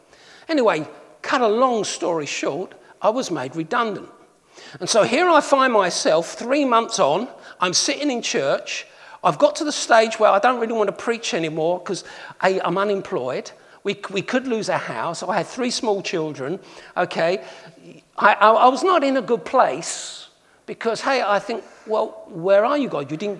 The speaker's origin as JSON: {"language": "English", "region": "England", "country": "United Kingdom", "tie": "born or raised there", "said": "as a pommy, as an Englishman raised"}